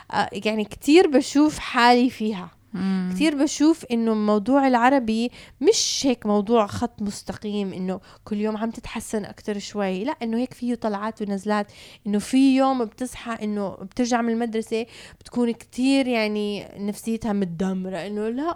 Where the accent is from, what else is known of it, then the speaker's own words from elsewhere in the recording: Canada; أنا طول حياتي يعني من وأنا صغيرة وعايشة بكندا أهلي كانوا كتير مركزين على العربي